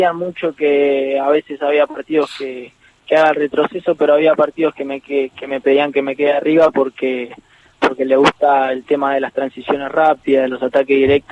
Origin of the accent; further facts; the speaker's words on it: Ciudadela, Buenos Aires Province, Argentina; yo tengo 18 años, soy de acá de Ciudadela, un barrio cerquita del estadio de Vélez